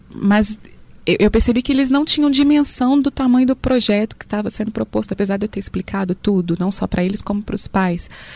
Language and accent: Portuguese; Santa Luzia, Minas Gerais, Brazil; Eu sou moradora de Santa Luzia, né? Do próprio bairro Palmital. Nascida e crescida no Palmital. Vivi lá, estudei nas escolas da região